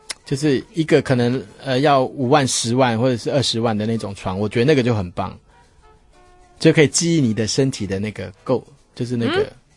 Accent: Taiwan

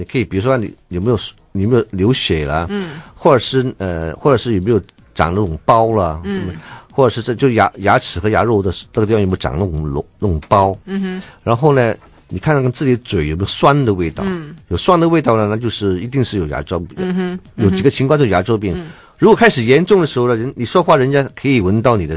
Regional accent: Taiwan; 比如说我们台湾的苦茶油非常好

